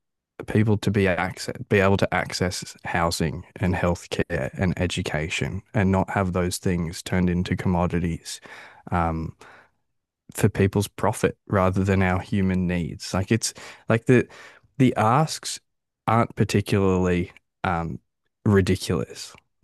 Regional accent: Victoria, Australia; But I'm from Victoria, so I don't know.

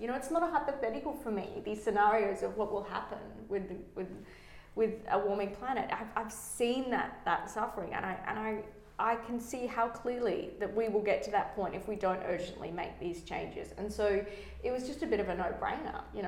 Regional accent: Western Australia, Australia; the fact that my hometown, this place I love, that's always been my sanctuary, where I used to come back from the Middle East

